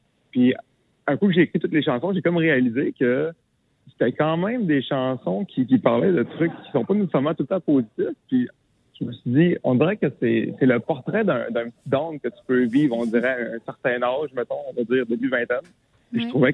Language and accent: French; Normandin, Quebec, Canada; Ben, c'est certain que moi, je viens de là. Je suis né en Normandin, qui est comme à peu près 30 minutes de chez